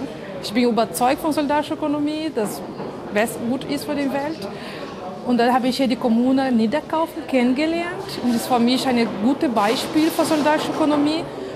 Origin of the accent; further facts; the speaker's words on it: Brazil; German is a second language; now in Germany; Ich komme aus Brasilien und ich bin hier in Deutschland gekommen für meine Promotion.